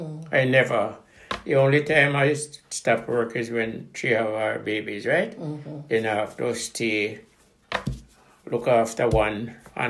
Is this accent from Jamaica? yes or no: yes; Jamaica; now in United Kingdom; I come from Jamaica on the 11th of June 1962, right?